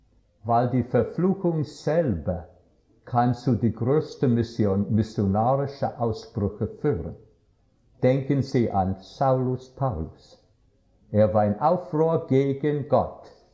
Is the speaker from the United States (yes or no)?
yes; United States; German is a second language; moved away; Ich habe nie gedacht, dass ich werde mich als Amerikaner fühlen. Ich gehe sehr bewusst weg von Amerika. Und ich wollte in Europa leben.